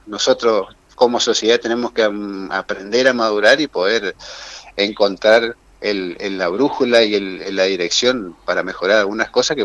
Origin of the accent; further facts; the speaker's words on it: Argentina; nosotros fuimos a Malvinas convencidos como argentinos a defender nuestro territorio